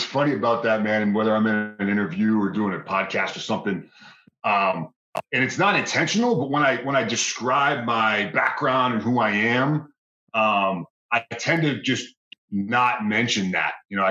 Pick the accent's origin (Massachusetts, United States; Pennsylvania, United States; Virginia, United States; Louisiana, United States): Massachusetts, United States; Boston; Boston, Mass, born and raised. Went to college up there. Went to University of Massachusetts at Lowell